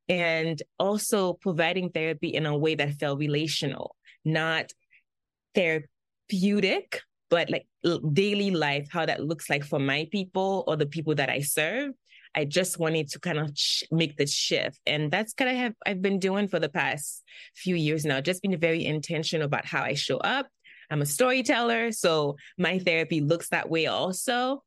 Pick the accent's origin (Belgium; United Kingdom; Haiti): Haiti; now in United States; while I am from Haiti, I also had been living in the U.S. for many years. So I was American in a lot of ways. And I embrace that. I embrace my American-ness.